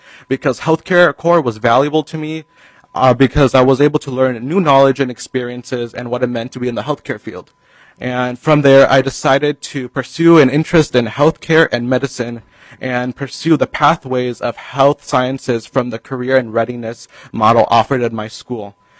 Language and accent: English; St. Louis Park, Minnesota, United States; And I grew up my whole entire life here in St. Louis Park in Minnesota.